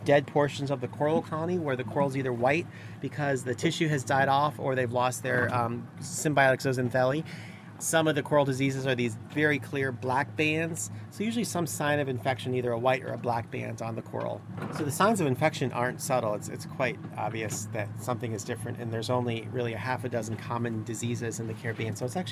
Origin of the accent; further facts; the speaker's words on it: Florida, United States; I grew up in South Florida, and in the 70s and early 80s, you could snorkel over a coral reef